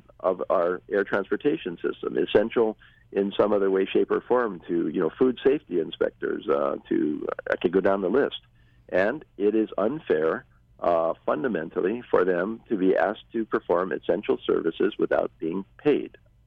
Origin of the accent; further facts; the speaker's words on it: Hawaii, United States; born and raised on the Big Island, and so I remember the Hawaii that was before we had 10 million tourists every year.